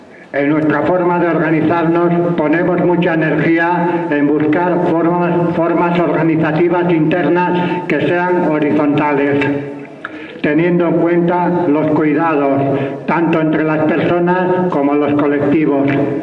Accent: Basque Country, Spain; Como digo, vengo del País Vasco, una lucha también que está situada en el Estado español.

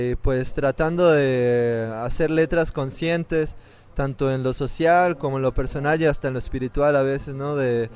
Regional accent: Ensenada, Baja California, Mexico; Yo vengo de Ensenada, Baja California Norte, allá muy cerca de Estados Unidos.

